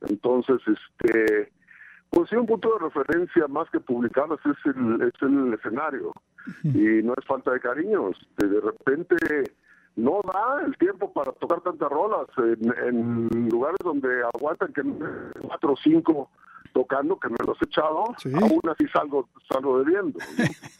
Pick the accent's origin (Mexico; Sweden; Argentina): Mexico; Matamoros, Tamaulipas; born there; Todos nacimos en Matamoros, unos en la calle Matamoros de Analco, y otros, uh-huh, en el Real y Pontificio Matamoros, Tamaulipas.